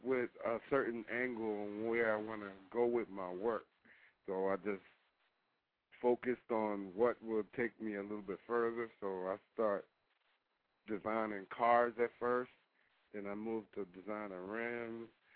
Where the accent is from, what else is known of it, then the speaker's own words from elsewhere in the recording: Jamaica; I mean, you know, I'm from Jamaica, so, you know.